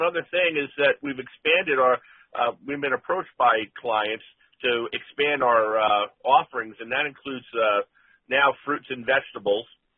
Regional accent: East Coast, United States; now in Kansas, United States; I came from the East Coast from technology. I'm a computer person. I moved out to Kansas, and I grew to love the agricultural lifestyle.

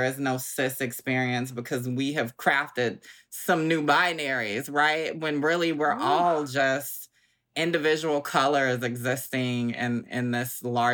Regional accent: Augusta, Georgia, United States; now in Brooklyn, United States; And so I'm from Augusta, Georgia, like you said, Southern girl, and I live in Brooklyn now, so I call myself a Georgia peach in the Big Apple.

